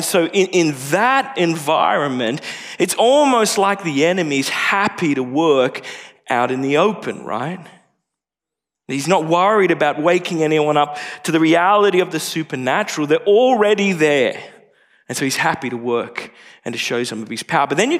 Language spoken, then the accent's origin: English; Indonesia; I grew up in Indonesia. My parents were missionaries there for just over 6 years.